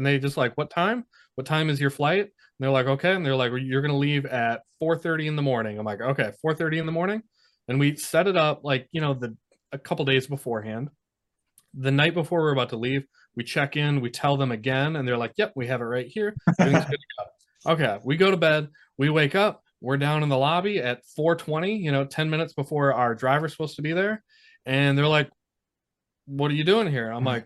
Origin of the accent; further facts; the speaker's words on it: United States; I don't know about you guys, but I am an American through and through.